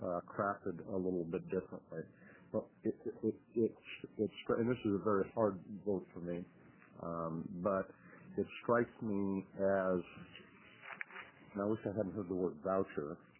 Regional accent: Portland, Oregon, United States; the kids that I grew up around in Northeast Portland

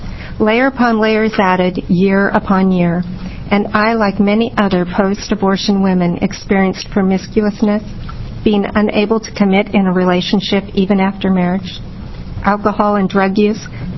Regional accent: Salem, Oregon, United States; I'm from the Salem area

